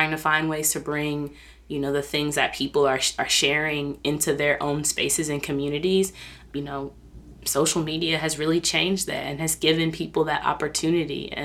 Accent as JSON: {"language": "English", "region": "Kentucky", "country": "United States", "tie": "born or raised there", "said": "As a person who was born and raised in the South, shout out to Kentucky"}